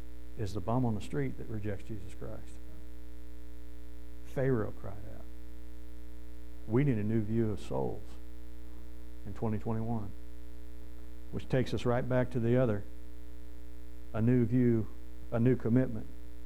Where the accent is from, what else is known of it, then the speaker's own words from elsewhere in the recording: United States; We just don't take things seriously. I mean, we're American. We got rights.